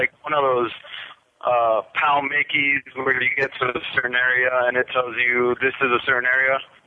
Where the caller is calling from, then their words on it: Miami, Florida, United States; Well, I'm actually calling from Miami, Florida.